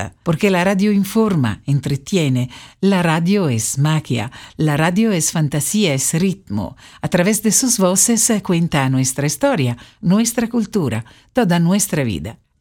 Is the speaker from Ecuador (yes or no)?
no; San Marino; Spanish is a second language; soy una locutora de Radio San Marino. Perdón, mi español no lo hablo mucho, pero hoy es muy importante desearles todo lo mejor en este día tan especial, 100 años de radio. ¡Feliz cumpleaños desde la más antigua república del mundo!